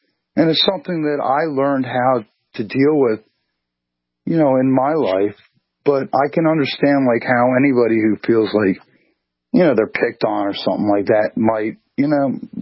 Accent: East Coast, United States; because I grew up on the East Coast, I might be like half Asian.

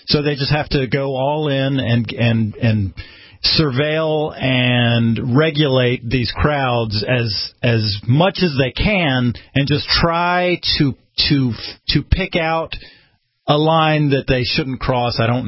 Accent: the South, United States; Yeah, well, I'm from the South, and when I see on the morning shows everybody outside the studios in the cold, that's never appealed to me.

